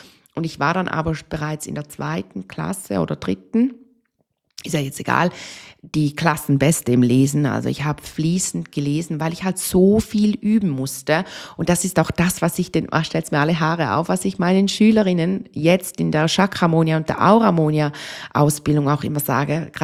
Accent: Switzerland; Bei uns in der Schweiz gibt es auch Handarbeit, das Fach.

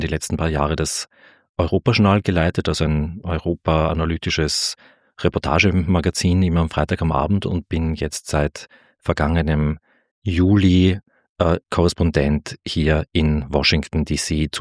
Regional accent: Graz, Styria, Austria; ich bin ursprünglich aus Graz, habe dort alle möglichen Sachen studiert, zu Ende studiert Soziologie

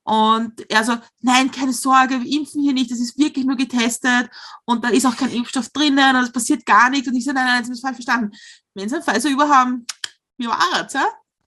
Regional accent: Austria; accent: Austrian; er findet unseren österreichischen Akzent sehr süß.

